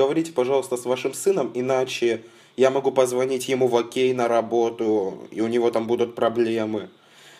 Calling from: Saint Petersburg, Russia; Я вам звоню из Санкт-Петербурга.

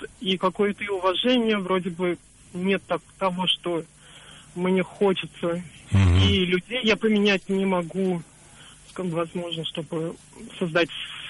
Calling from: Kazan, Tatarstan, Russia; я звоню вам из Казани.

